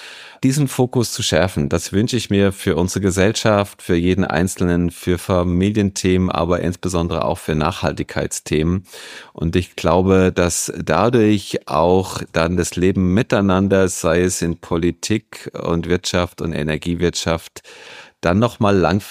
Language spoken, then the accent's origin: German; Rhineland-Palatinate, Germany; Ich komme aus der Pfalz und da gibt es ein Sprichwort, das heißt auf Pelzisch, das letzte Hemd hat geht Tasche.